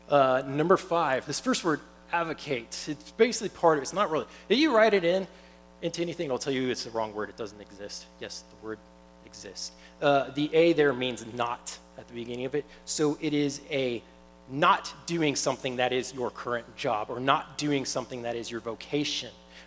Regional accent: Killeen, Texas, United States; I'm from Killeen, so of course I enjoy that.

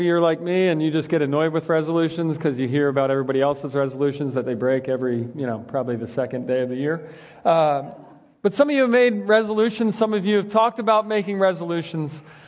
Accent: Philadelphia, Pennsylvania, United States; If you didn't know, I'm from Philadelphia and I'm a big Eagles fan.

